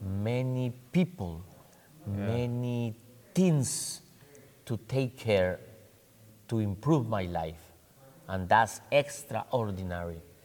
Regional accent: Bogota, Bogotá, Colombia; English is a second language; I'm from Colombia. I'm from Bogota.

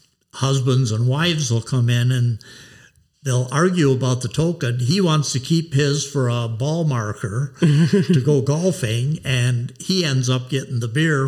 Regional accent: New Glarus, Wisconsin, United States; I was born here, yep.

